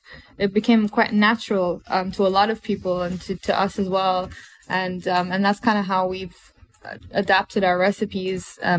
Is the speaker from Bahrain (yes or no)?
yes; Bahrain; also born or lived in Middle East; I grew up in Bahrain and I also grew up in the Middle East.